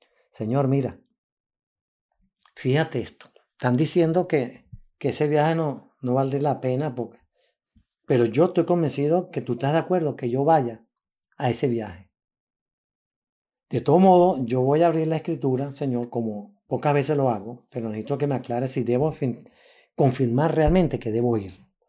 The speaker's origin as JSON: {"language": "Spanish", "country": "Venezuela", "lives_now": "Canada", "said": "Yo vivo en Canadá, soy venezolano y canadiense."}